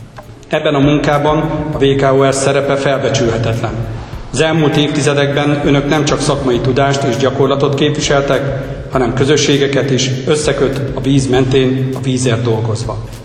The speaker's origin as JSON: {"language": "Hungarian", "town": "Gádoros", "region": "Békés", "country": "Hungary", "said": "Jó magam egy Békés vármegyei településről, Gádorosról származom."}